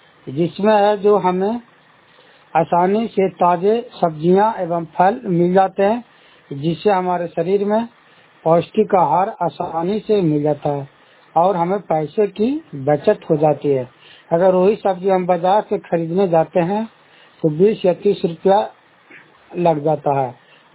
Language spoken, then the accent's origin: Hindi; Bihar, India; और मैं नगरनौसा ब्लॉक जिला नालंदा का रहने वाला हूँ।